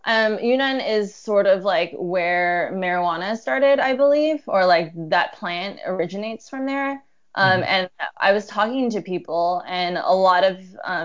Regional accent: United States; now in Hong Kong; So I'm an American journalist currently based out of Hong Kong.

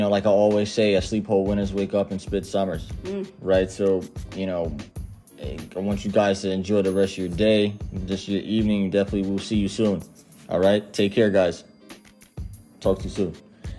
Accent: New York City, New York, United States; Yeah, born in the Bronx, raised in the Bronx of New York.

